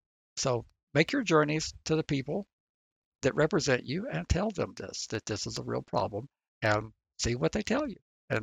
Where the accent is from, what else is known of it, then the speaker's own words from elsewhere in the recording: the South, United States; Now, I can tell you as a Southerner, you come in and start talking about Philadelphia.